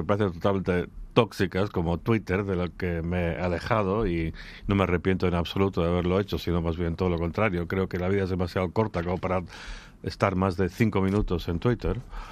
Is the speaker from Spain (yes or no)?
yes; Sitges, Catalonia, Spain; Bueno, yo tengo que defender mi pueblo, mi gente.